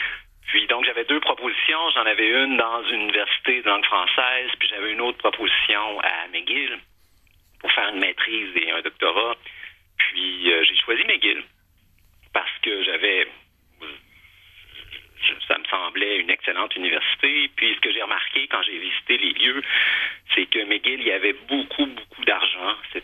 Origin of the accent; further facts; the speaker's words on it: Quebec City, Quebec, Canada; Ben, moi, j'ai fait mes études d'ingénierie à l'Université Laval à Québec. Donc, je suis originaire de Québec.